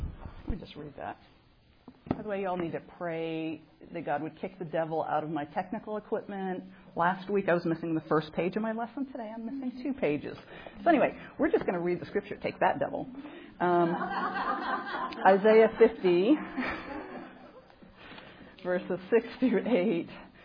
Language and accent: English; Pennsylvania, United States; I grew up in Pennsylvania on a farm